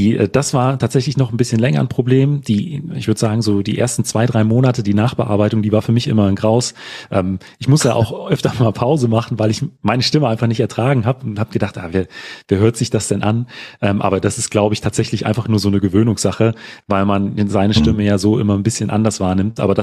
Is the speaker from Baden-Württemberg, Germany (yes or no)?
no; Frankfurt am Main, Hesse, Germany; Ich komme aus Frankfurt am Main, also quasi aus dem Herzen Deutschlands